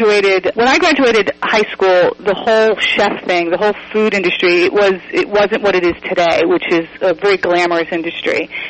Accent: Miami, Florida, United States; moved away; But I'm not an original West Coaster, I'm an East Coaster or Southeast Coaster. From Florida, born and raised in Miami.

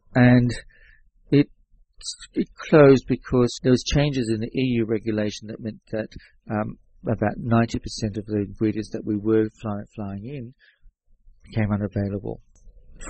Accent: Australia; But luckily I'm Australian and I'm illiterate

